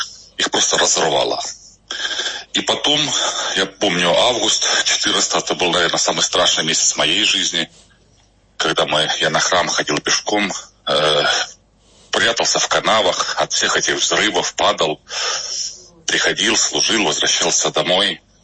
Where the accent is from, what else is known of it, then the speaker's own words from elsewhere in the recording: Horlivka, Donetsk Oblast, Ukraine; Я горловчанин. Я коренной горловчанин. Я здесь служу. Я здесь родился, здесь живу, я здесь служу. С 14 года я здесь, никуда я не уезжал.